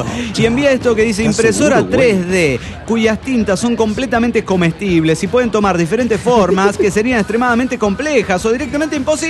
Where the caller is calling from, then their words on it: Guadalajara, Jalisco, Mexico; de Guadalajara, Jalisco, México.